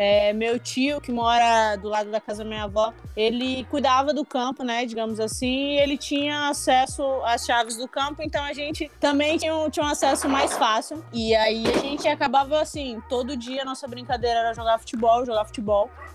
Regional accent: São Luís, Maranhão, Brazil; Eu sou de São Luís do Maranhão. Meus pais, quando eu era bem nova, eles acabaram vindo para São Paulo para trabalhar e eu fui criada pela minha avó.

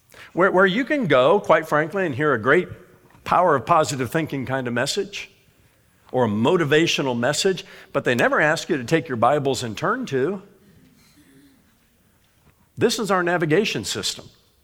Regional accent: Indiana, United States; I am from Indiana

